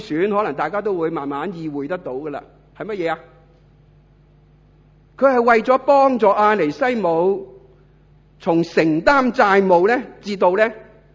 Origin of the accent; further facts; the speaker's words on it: Hong Kong; 我哋香港人